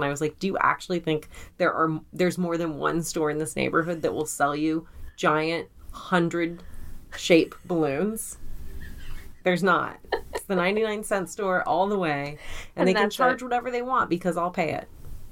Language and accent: English; Colorado, United States; I grew up in Colorado, as you know.